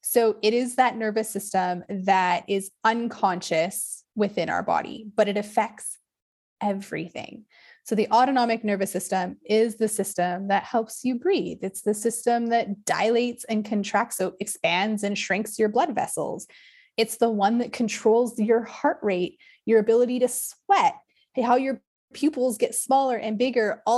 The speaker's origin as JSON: {"language": "English", "region": "British Columbia", "country": "Canada", "tie": "born or raised there", "said": "I grew up in the Kootenays."}